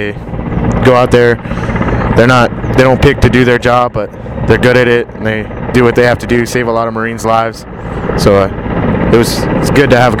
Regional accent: Santa Fe, New Mexico, United States; From Santa Fe, New Mexico.

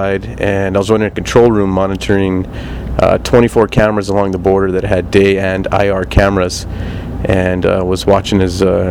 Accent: Las Cruces, New Mexico, United States; also born or lived in Tennessee; Yeah, originally from Tennessee, but raised in New Mexico, so a proud New Mexican.

